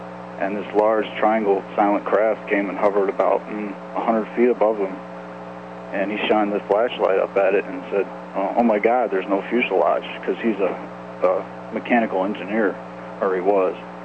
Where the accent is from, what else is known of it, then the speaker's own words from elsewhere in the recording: Atlanta, Georgia, United States; Hello, good evening, Mr. Smith and Mr. Ware. … I'm from Atlanta, Georgia.